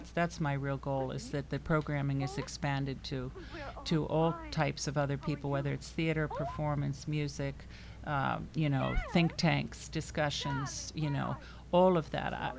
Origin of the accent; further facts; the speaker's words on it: Manhattan, New York, United States; born there; I was born in Manhattan, but I spent a lot of time moving around as a kid and came back a few times.